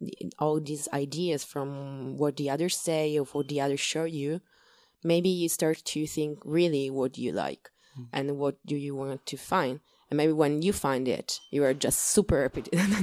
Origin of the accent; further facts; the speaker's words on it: Sicily, Italy; English is a second language; I'm from Sicily, like your family.